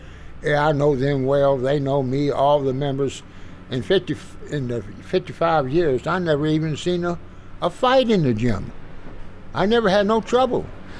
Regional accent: Houston, Texas, United States; But my wife liked it in town, and I was from Houston, and I was making a living at it, you know.

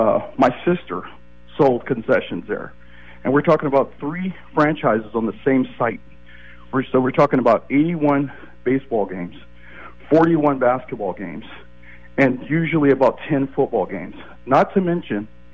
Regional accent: Oakland, California, United States; We've been born and raised in Oakland through all of its adversity.

